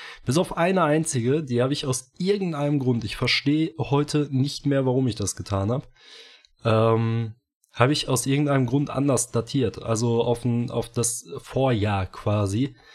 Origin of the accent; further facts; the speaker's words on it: North Rhine-Westphalia, Germany; ist eine der größten Städte bei uns im Ruhrgebiet